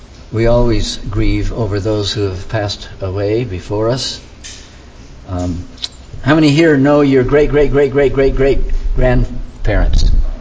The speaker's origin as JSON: {"language": "English", "town": "Boulder", "region": "Colorado", "country": "United States", "tie": "born or raised there", "said": "I grew up in Boulder. One time I was climbing the Flatirons"}